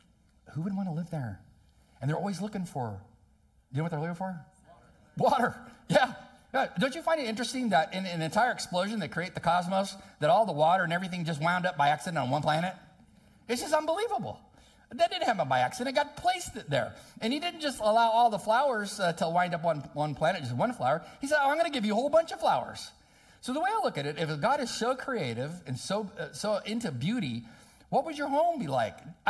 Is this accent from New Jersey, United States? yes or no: no; California, United States; Hard as a Californian for me to get used to sunsets here because there's just trees all around my house.